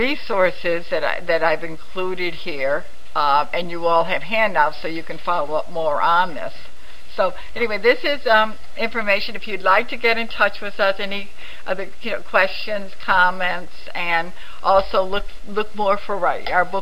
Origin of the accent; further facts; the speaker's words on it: New York City, New York, United States; I mean, I'm happy to report, I come from New York City, that there's an executive order